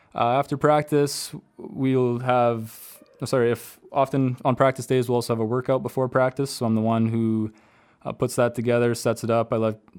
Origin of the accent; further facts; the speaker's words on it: Yorkton, Saskatchewan, Canada; Mount Royal University.